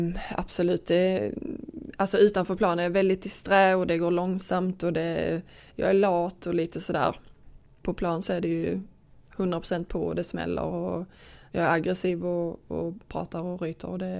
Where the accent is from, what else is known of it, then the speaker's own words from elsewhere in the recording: Verum, Skåne, Sweden; visste inte riktigt var jag skulle ta vägen där hemma i Verum.